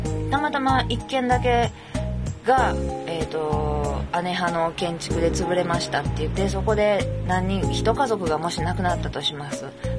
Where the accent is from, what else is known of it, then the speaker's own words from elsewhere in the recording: Kobe, Hyogo, Japan; 神戸の空があんなに広かったり、電線もなかったり、生まれ育ったところが生まれ育ったところじゃなくなったん一瞬にして、